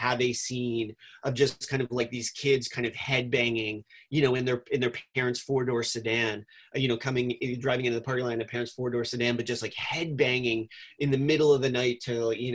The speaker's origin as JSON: {"language": "English", "region": "New Jersey", "country": "United States", "tie": "born or raised there", "said": "But just the influence of being a kid growing up in New Jersey in the 80s and the 90s."}